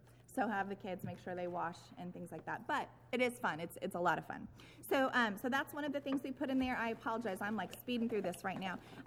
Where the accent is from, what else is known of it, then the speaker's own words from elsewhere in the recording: Kansas, United States; now in Texas, United States; We live in Texas. I'm from Kansas, which isn't really known for snow either, but we did have some when I was a kid